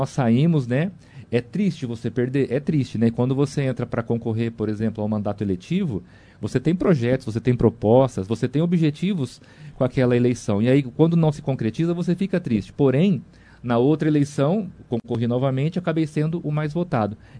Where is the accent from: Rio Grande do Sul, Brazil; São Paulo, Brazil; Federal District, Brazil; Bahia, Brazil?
São Paulo, Brazil; Monte Alto; como brasileiro, né, como montealtense, como paulistas